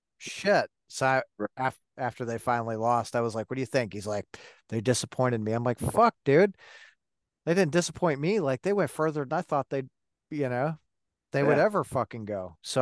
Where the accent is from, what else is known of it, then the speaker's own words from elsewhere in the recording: Detroit, Michigan, United States; I was super stoked. I grew up in Detroit and it was like, you know, my wife is like, what's going on?